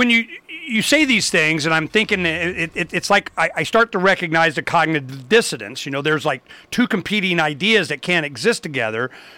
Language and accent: English; Arizona, United States; When I grew up in Arizona in the 70s, there was like no border.